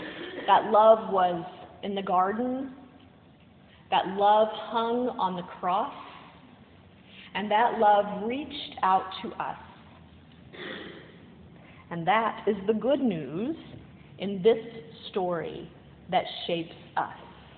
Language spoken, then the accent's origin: English; the South, United States; accent: southern; My southern accent's back, so I'm working on that.